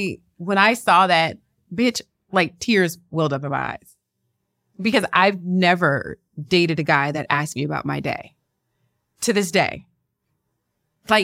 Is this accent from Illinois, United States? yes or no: no; Lake Charles, Louisiana, United States; I'm from Lake Charles, Louisiana.